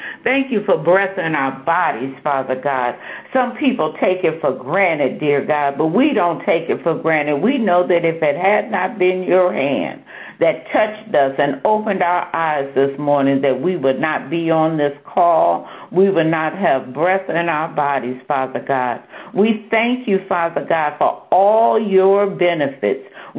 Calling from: Cleveland, Ohio, United States; I'm calling from Cleveland, Ohio.

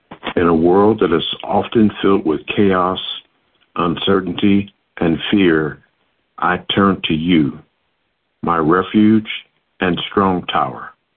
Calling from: Lincoln Heights, Ohio, United States; I come to you from Lincoln Heights, Ohio.

